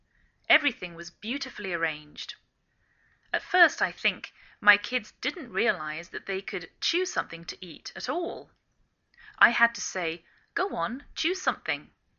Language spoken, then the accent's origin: English; England, United Kingdom; now in United States